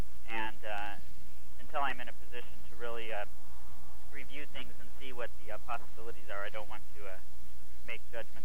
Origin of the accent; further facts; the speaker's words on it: Modesto, California, United States; And I grew up in Modesto, and it went over the years. It had quite a growth spurt